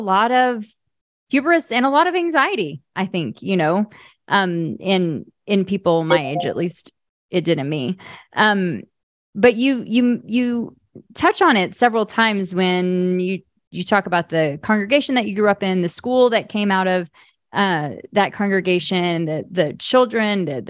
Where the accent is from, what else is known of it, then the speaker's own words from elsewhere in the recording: Bible Belt, United States; I grew up in the Bible Belt and a Southern Baptist community, Southern Baptist congregation.